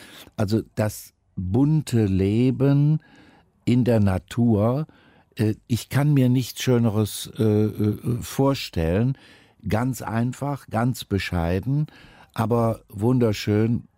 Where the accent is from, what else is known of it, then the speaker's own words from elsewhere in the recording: Düsseldorf, North Rhine-Westphalia, Germany; born there; Ich bin in Düsseldorf geboren. Wir wohnten da auf einer Etage in einem Miethaus.